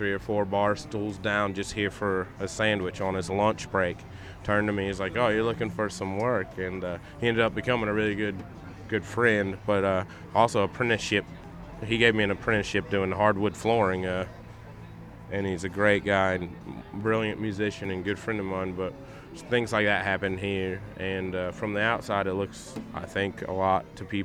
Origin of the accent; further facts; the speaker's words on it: Raleigh, North Carolina, United States; I'm 32 years old now. I'm from West Raleigh, I spent a lot of time in West Raleigh before I left home